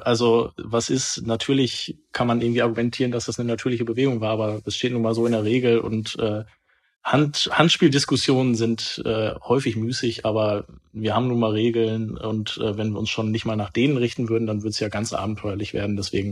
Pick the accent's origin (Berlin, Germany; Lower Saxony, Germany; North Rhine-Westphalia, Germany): North Rhine-Westphalia, Germany; Bielefeld; Auch das ist ein Thema für mich als Bielefelder.